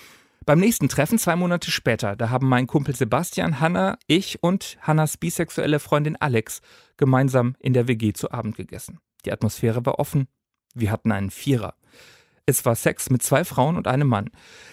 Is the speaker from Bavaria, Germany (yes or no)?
yes; Bavaria, Germany; ich bin auf dem Land aufgewachsen, in einer katholischen Kleinstadt in Bayern.